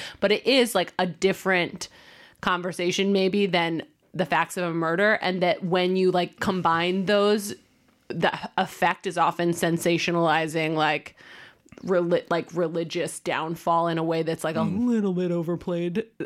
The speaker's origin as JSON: {"language": "English", "town": "Hillerød", "region": "Capital Region of Denmark", "country": "Denmark", "said": "I'm from Hillerud. I'm from hell."}